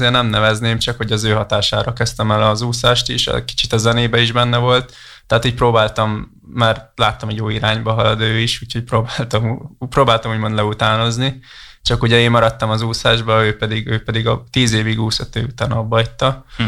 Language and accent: Hungarian; Siófok, Somogy, Hungary; én is siófoki vagyok